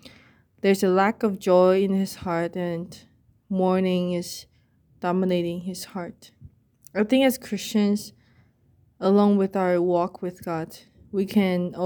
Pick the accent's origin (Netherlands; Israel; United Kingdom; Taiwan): Taiwan; moved away as an adult; now in United States; from my home country, Taiwan, to the U.S., it's not easy for me.